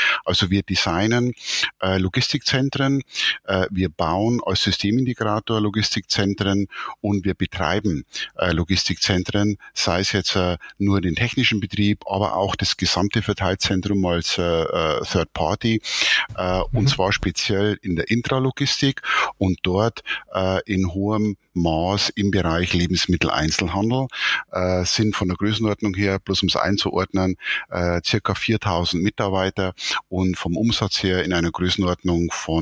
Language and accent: German; Bavaria, Germany; ich bin Oberpfälzer und bin hier in Bayern sozusagen geboren, 57 Jahre alt, verheiratet und seit 2 Jahren praktizierender Großvater.